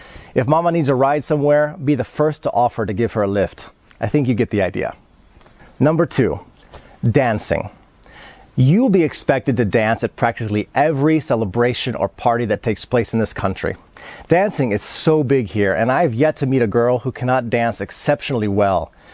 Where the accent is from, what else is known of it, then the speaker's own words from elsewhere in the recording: Houston, Texas, United States; Let's compare that to my reality growing up in Houston.